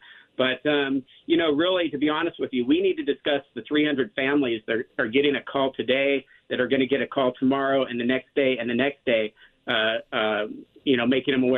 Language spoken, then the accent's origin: English; California, United States; My daughter, we grew up in Southern California.